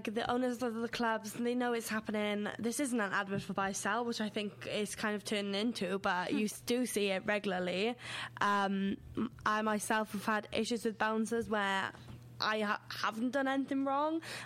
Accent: Wales, United Kingdom; I pay less as a Welsh student. The Welsh government subsidise our tuition fee

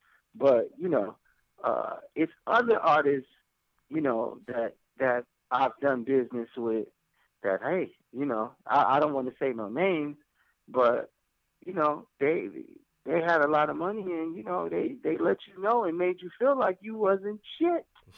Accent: Detroit, Michigan, United States; moved away as an adult; now in Los Angeles, United States; You know, yeah, I'm Detroit. I've been living out here in L.A. for 22 years, but I'm still a guy from Detroit. And we come up from humble beginnings.

